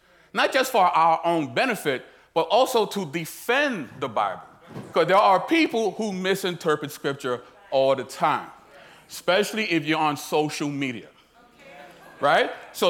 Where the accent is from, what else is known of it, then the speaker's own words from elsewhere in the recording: Brooklyn, New York, United States; Now, growing up, I'm from South Brooklyn. Right, that's below Fifth Avenue Park Store. Everybody knows how Brooklyn is.